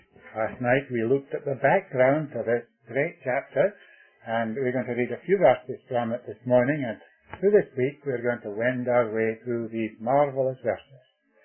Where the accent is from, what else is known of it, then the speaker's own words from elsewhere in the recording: Canada; I come from Canada